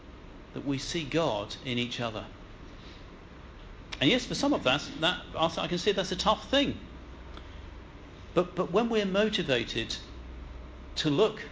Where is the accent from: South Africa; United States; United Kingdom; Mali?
United Kingdom; I might find it a bit awkward because I'm British.